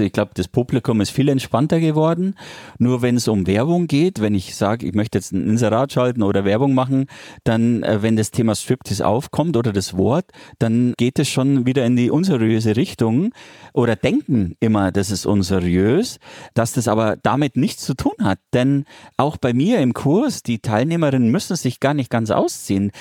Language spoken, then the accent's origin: German; Munich, Bavaria, Germany; hier in München, in meiner Heimatstadt sozusagen.